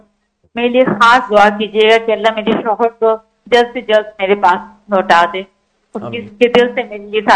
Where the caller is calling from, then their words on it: Hong Kong; جی میں Hong Kong سے بات کر رہی ہوں.